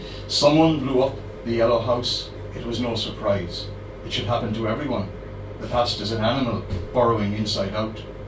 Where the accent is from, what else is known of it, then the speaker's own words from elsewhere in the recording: Whitegate, Munster, Ireland; also born or lived in Cork; I was born, or at least I was born in Cork, actually, but I grew up in the village of Whitegate, just down the harbour.